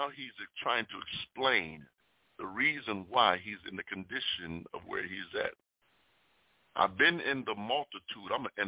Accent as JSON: {"language": "English", "town": "Chicago", "region": "Illinois", "country": "United States", "tie": "born or raised there", "lives_now": "Atlanta, United States", "said": "I'm concerned about things that are happening in Chicago, my hometown. I'm concerned about things that are happening here in Atlanta, Georgia."}